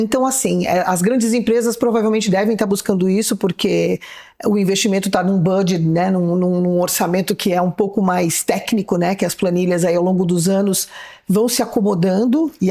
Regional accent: São Paulo, Brazil; eu sou de São Paulo, mas faz tempo que eu não pago a conta lá

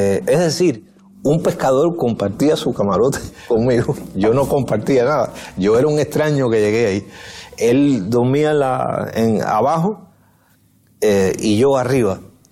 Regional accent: San Antonio de los Baños, Artemisa, Cuba; las bases de aquí de La Habana, de San Antonio de los Baños, que es mi pueblo.

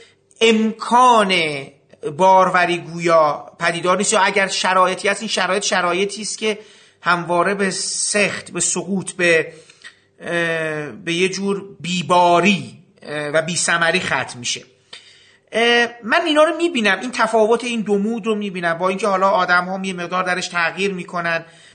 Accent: Iran; بعد از اینکه از ایران اومدم توی خارج از ایران دیدم

